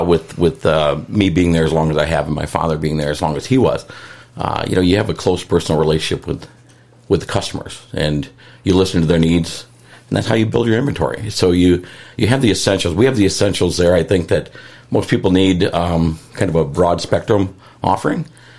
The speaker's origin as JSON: {"language": "English", "town": "Lansing", "country": "United States", "tie": "born or raised there", "said": "I am a hometown guy, yes. Born and raised in Lansing."}